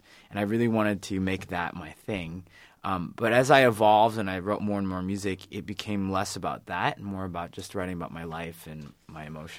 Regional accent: Oregon, United States; So we grew up in Oregon. And I grew up in this house. It was a three-bedroom house.

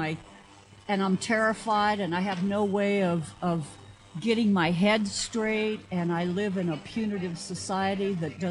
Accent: United States; I love this country. I mean, I'm an American.

